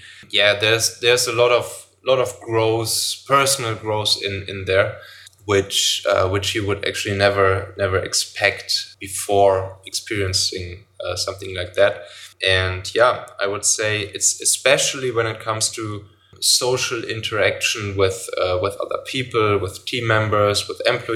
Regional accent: North Rhine-Westphalia, Germany; now in Hamburg, Germany

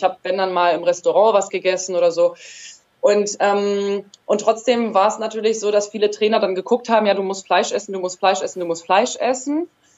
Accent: Germany; born there; also ich bin hier auch in Deutschland geboren

